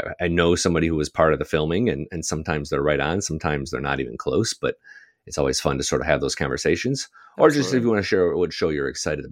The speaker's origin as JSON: {"language": "English", "region": "Midwest", "country": "United States", "accent": "Midwest", "said": "When I say it like that, my Midwest accent really comes out."}